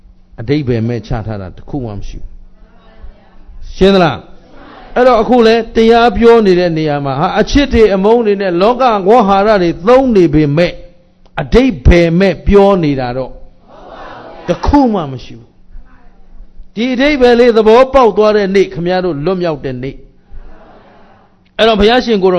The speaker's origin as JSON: {"language": "Burmese", "town": "Yangon", "region": "Yangon Region", "country": "Myanmar", "said": "ကျုပ်ကရန်ကုန်သူရန်ကုန်သားတွေဒီလောက်အလိမ့်မှမထင်ဘူး"}